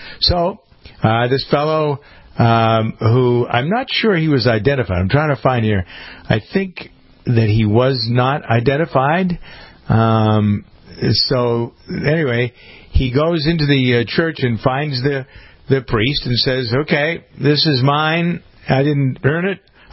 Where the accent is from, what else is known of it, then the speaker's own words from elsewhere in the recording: Massachusetts, United States; This comes from my hometown, or I'm framing in Massachusetts. Boston is 26 miles to the east before you get into the water and get wet.